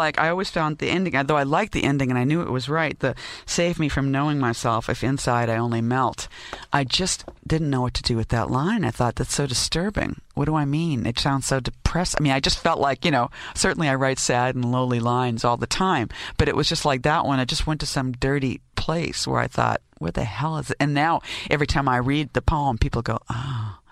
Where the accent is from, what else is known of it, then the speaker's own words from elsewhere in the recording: New York, United States; And as a New Yorker who was used to, like, the sky being this kind of funnel, like this crack between buildings that I had watched shift and change for 25 years then